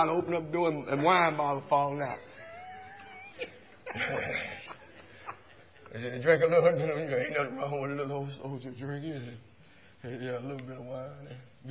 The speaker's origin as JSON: {"language": "English", "region": "Texas", "country": "United States", "tie": "born or raised there", "said": "Like when I grew up in East Texas, every home going, every funeral we went"}